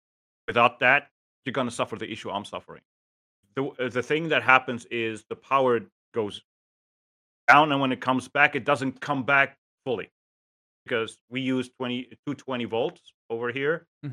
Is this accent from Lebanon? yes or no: yes; Lebanon; English is a second language; Okay, in case people don't know, I'm from Lebanon.